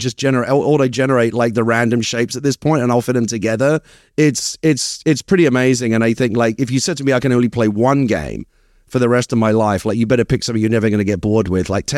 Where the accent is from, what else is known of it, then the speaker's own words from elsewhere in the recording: London, United Kingdom; accent: Cockney; now in United States; I grew up in the East End of London. I was born in, I was born literally within the sound of Bow Bells in Bethnal Green, so I'm a proper Cockney.